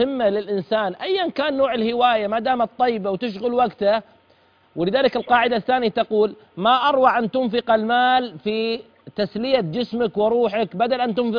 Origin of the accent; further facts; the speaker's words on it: Al-Ahsa, Eastern Province, Saudi Arabia; ذكرتني أنت عندنا جماعة بالحساء أيضا